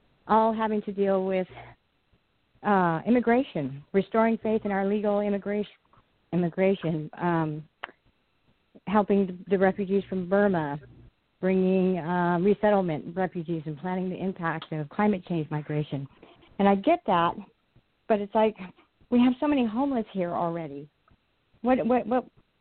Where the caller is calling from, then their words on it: California, United States; I'm calling from Southern California.